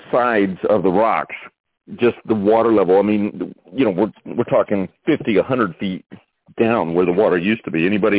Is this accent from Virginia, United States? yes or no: no; Michigan, United States; I mean, I'm from Michigan. We're surrounded by the largest freshwater resource in the world